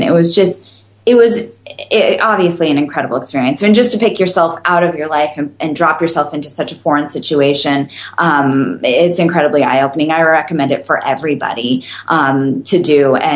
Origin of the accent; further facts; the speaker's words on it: Santa Cruz, California, United States; I was born and raised in Santa Cruz.